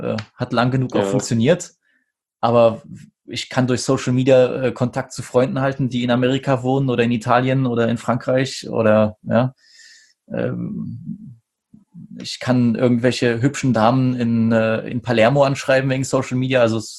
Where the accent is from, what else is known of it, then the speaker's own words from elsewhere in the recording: Saxony, Germany; ich als Sachse